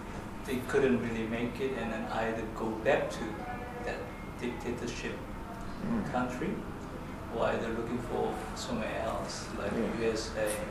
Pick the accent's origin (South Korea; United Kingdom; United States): South Korea; English is a second language; now in Australia; Hello, I'm from South Korea, living in Australia as a second home. And I'm an English learner.